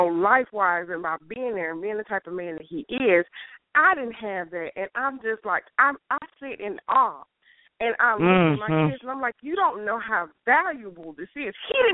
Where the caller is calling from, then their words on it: Georgia, United States; calling from Georgia.